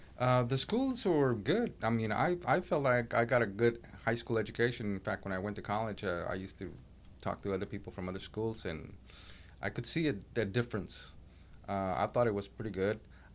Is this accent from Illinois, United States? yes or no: no; San Diego, Texas, United States; But growing up in San Diego was, to me, it was a very good experience. I mean, it's a small community. I'd say by 99% Mexican American.